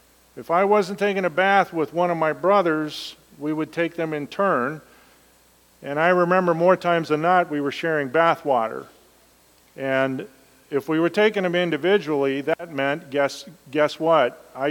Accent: Elkhart, Indiana, United States; So when I was about 4 years old, I grew up in Elkhart, Indiana

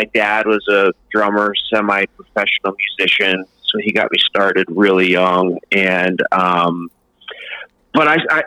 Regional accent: New York, United States; I grew up in New York. I grew up in upstate New York, about around Albany, about 2 hours north of the city.

